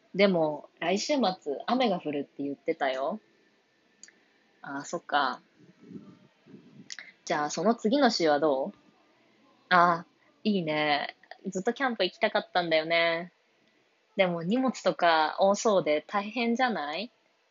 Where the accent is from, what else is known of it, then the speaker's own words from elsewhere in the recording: Hiroshima, Japan; 私は広島県の出身で、実家が瀬戸内海のに面したところにあるんですね。だから、まあ、もちろん海が大好きで、海のそばで育ったんですけど